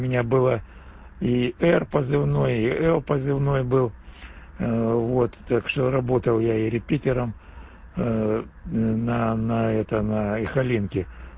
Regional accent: Sievierodonetsk, Luhansk Oblast, Ukraine; я сам с Украины вообще-то, с Донбасса, с рубежная Северодонецк, мои родные места.

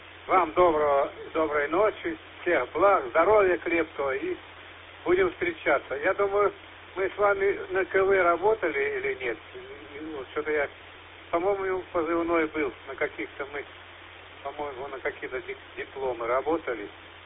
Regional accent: Zemlyansk, Voronezh Oblast, Russia; Я из Цемлянска города.

